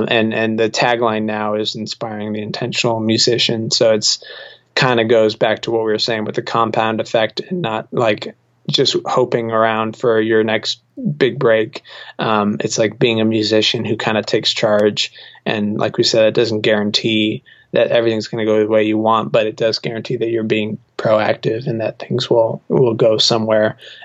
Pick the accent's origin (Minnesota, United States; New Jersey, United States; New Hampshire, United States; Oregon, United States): New Hampshire, United States; music industry that I was discovering from being in Nashville, but I had never really known existed growing up in New Hampshire.